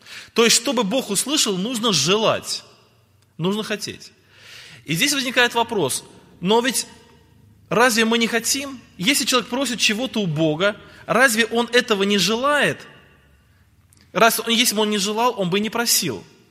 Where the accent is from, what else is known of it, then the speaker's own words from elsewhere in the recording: Krasnodar Krai, Russia; я из Краснодарского края, из России.